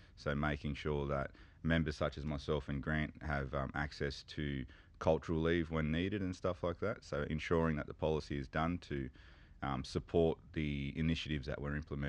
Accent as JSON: {"language": "English", "town": "Lismore", "region": "New South Wales", "country": "Australia", "tie": "born or raised there", "also_born_or_lived": "Sydney / Newcastle", "said": "So I'm a Bundjalung man on my mother's side. I'm from Lismore. Moved down to Sydney when I was about 8, and then moved back up to Newcastle when I was about 15. Been here ever since."}